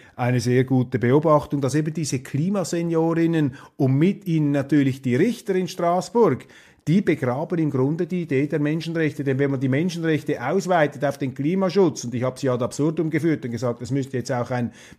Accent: Switzerland; Und was uns als Schweizer natürlich besonders freut, ist, dass Granit Xhaka, der Schweizer mit kosovarischem Hintergrund

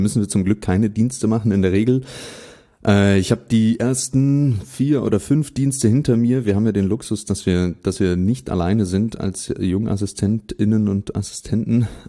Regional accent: Berlin, Germany; meiner Heimatstadt Berlin

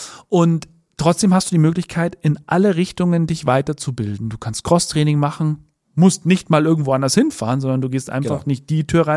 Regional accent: Bavaria, Germany; aber als Oberbayer, da hast du halt das überhaupt nicht am Schirm, dass du ja auf einem Schiff arbeiten könntest.

